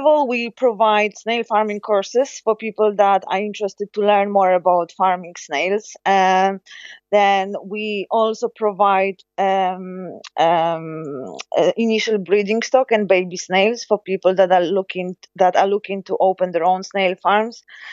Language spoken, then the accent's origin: English; Poland; English is a second language; moved away as an adult; now in Ireland; So I came to from Poland. I came to Ireland for work, as many of us living here in Ireland.